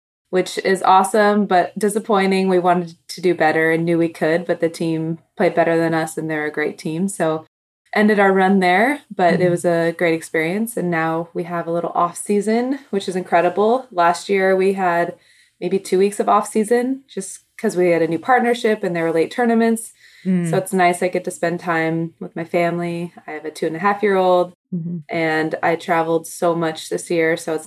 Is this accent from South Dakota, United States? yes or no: yes; South Dakota, United States; also born or lived in Arizona; I grew up in South Dakota. So It was a small town. Everyone played every sport.